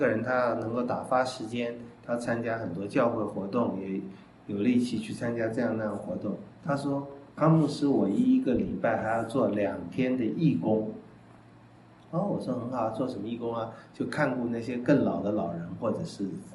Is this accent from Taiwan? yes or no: yes; Taiwan; 像我们台湾人赚钱